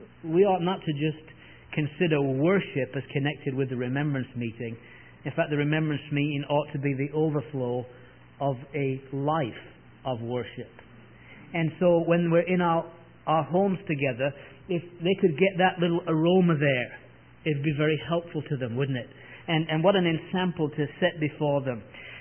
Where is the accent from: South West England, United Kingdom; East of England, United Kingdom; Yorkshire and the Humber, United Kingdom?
Yorkshire and the Humber, United Kingdom; Leeds; We lived in Leeds in England. That's where my hometown is.